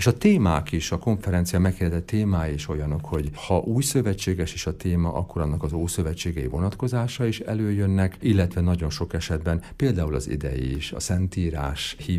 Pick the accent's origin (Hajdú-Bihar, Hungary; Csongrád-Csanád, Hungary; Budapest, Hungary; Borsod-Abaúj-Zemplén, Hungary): Hajdú-Bihar, Hungary; Debrecen; born there; Debrecenben születtem, mert akkor a család még itt lakott Debrecenben, hiszen édesapám református lelkész volt